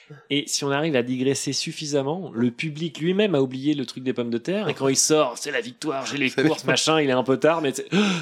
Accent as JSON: {"language": "French", "region": "Brittany", "country": "France", "said": "c'est parce que je suis breton, c'est ça?"}